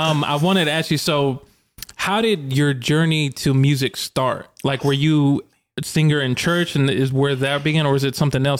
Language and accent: English; North Little Rock, Arkansas, United States; Because like I'm from Arkansas, born in Little Rock, raised in North Little Rock. And that's still like city-ish